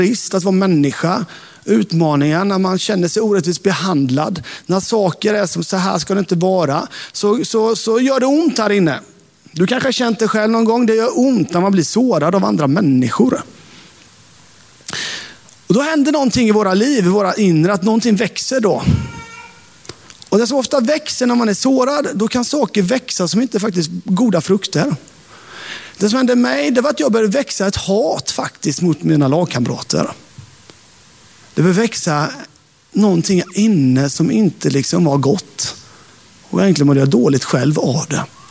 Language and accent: Swedish; Sävsjö, Jönköping County, Sweden; jag var den nya från Sävsjö som var troende.